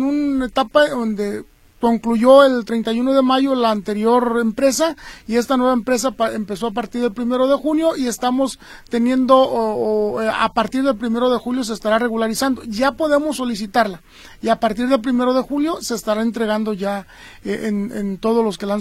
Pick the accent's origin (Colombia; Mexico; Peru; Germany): Mexico; Jalisco; moved away; also born or lived in Michoacán / Hidalgo / Puebla / State of Mexico; 23 años fuera de Jalisco, soy jalisciense, pero 23 años fuera de Jalisco, y esto, pasar por Michoacán, por Hidalgo, por Puebla y el Estado de México, el último